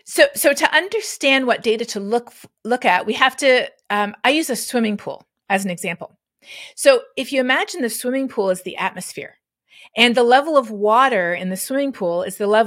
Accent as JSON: {"language": "English", "country": "Canada", "tie": "born or raised there", "lives_now": "United States", "said": "Well, growing up in Canada, I had never met somebody who didn't think climate change was real until I moved to the U.S."}